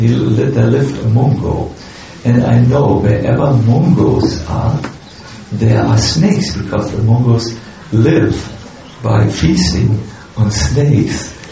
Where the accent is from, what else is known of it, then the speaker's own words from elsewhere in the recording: Germany; because I'm from Germany. And I may taste differently, the blood and all that.